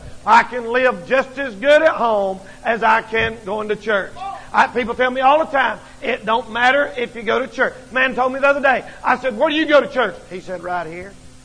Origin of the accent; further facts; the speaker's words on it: North Carolina, United States; I was brought up in North Carolina.